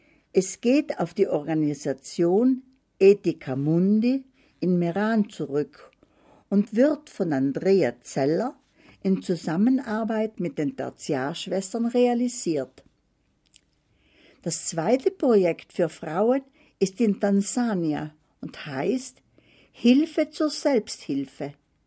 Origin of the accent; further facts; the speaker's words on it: Brazil; German is a second language; Ich stamme aus Brasilien und wurde in einer Favela namens Schusslinie im Norden des Landes groß.